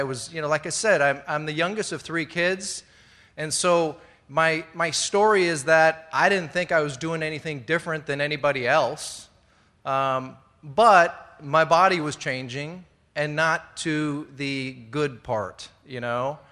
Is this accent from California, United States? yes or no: yes; Simi Valley, California, United States; it doesn't matter that I'm from Simi Valley